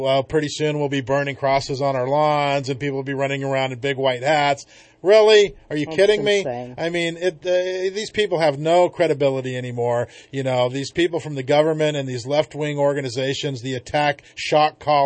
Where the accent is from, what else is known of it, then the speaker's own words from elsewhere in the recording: California, United States; also born or lived in Yreka; Well, I was born in Yreka. I am a native California. I was raised on the Klamath River and in the state of California all over, north and south.